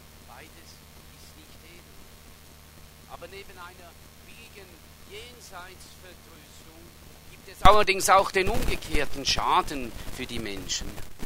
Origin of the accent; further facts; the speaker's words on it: Switzerland; Und die meisten von uns haben die uns als Schweizer Bürger oder Bürgerinnen ausweist.